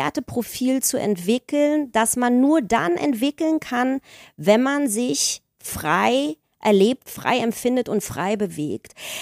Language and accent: German; Germany; Ich bin ja hinter der Mauer aufgewachsen in der DDR